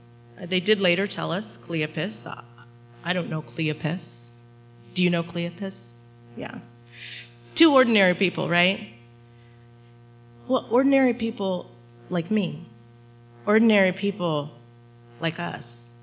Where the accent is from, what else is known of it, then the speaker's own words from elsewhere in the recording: Elkhart, Indiana, United States; also born or lived in Costa Rica; I was born in Costa Rica, so my family adopted me when I was 19 months old. So in case you're wondering about the resemblance, that's where the adoption kind of helps that. But I did grow up in Elkhart, Indiana, so that was my home place.